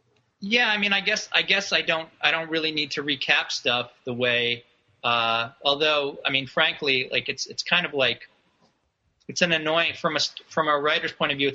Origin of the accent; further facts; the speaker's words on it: New York City, New York, United States; I grew up, the Upper West Side on 96th Street between Amsterdam and Columbus.